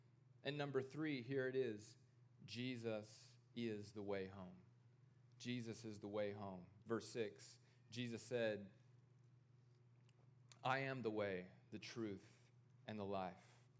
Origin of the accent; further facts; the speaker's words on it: Tennessee, United States; You know, growing up in East Tennessee, I had all sorts of ideas about truth.